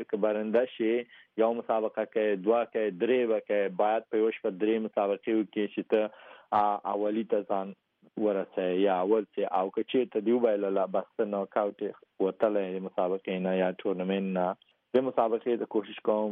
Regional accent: Afghanistan; زه خو د افغانستان بچایم افغان یم

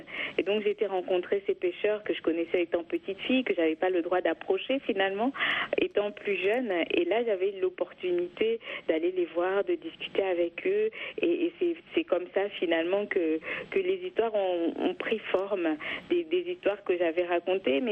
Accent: Kivu, DR Congo; je suis originaire de la région du Kivu, donc la région que je raconte dans ce documentaire

